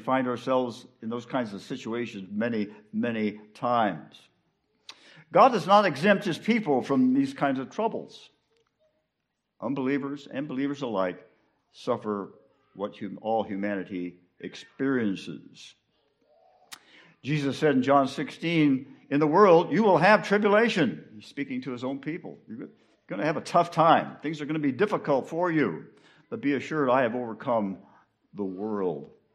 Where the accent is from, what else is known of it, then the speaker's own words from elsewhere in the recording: California, United States; I grew up in Southern California.